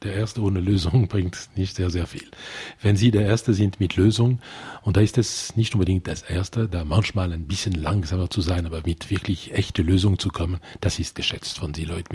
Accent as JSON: {"language": "German", "country": "Luxembourg", "also_born_or_lived": "Brazil / Latin America", "first_language": "French", "second_language": "German", "said": "Französisch ist meine Muttersprache. Ich verstehe Luxemburger, weil ich bin Luxemburger, aber das ist ein Dialekt."}